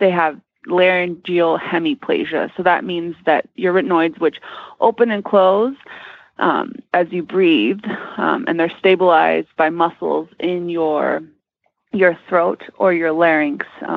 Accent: California, United States; now in Kentucky, United States; I'm from California, and I have a horse, and yeah, work in Kentucky and soon moving to Australia.

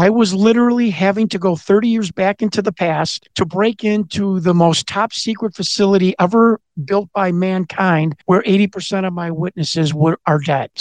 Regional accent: Chicago, Illinois, United States; I lived in Chicago. I grew up on Chicago 70s TV, which, you know, made us, me and my friends, all crazy.

